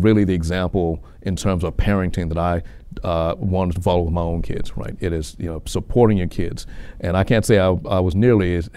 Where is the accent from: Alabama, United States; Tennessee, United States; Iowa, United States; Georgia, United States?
Tennessee, United States; Memphis; growing up in Castalia, South Memphis